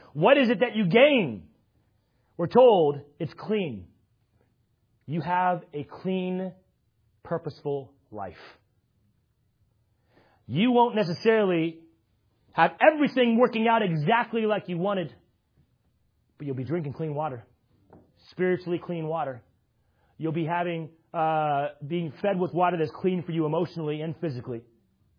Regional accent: California, United States; now in Connecticut, United States; Really, God, Connecticut? I'm from California. My wife's from Florida.

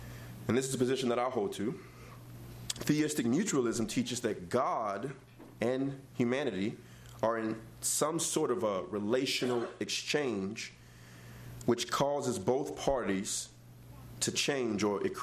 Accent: the South, United States; You know, growing up in the South, I never really went to church. My mom was from New York.

